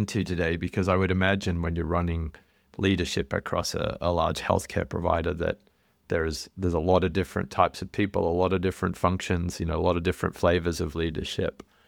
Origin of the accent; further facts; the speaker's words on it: Australia; now in United States; back in my home country of Australia